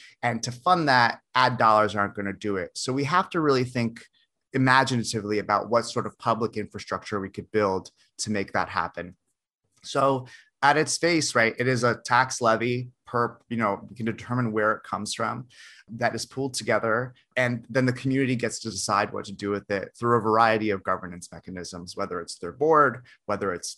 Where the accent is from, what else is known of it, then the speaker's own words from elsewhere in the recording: Bloomfield, New Jersey, United States; But if we take my hometown of Bloomfield, New Jersey, my hometown where I live today in Bloomfield, New Jersey